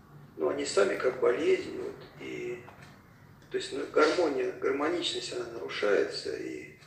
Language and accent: Russian; Tomsk, Tomsk Oblast, Russia; Из Томска.